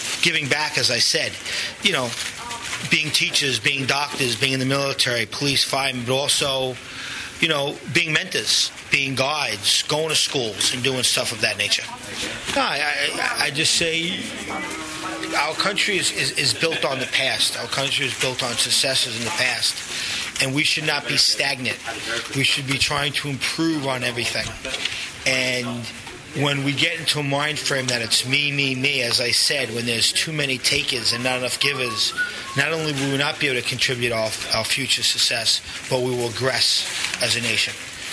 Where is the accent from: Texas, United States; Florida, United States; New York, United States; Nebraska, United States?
New York, United States; Being a New Yorker, being someone who served my country